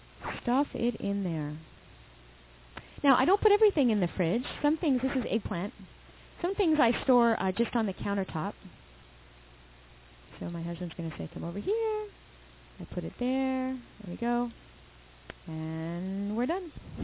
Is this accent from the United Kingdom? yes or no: no; Vancouver, British Columbia, Canada; also born or lived in California, United States; I'm from California, but I grew up in Vancouver, Canada.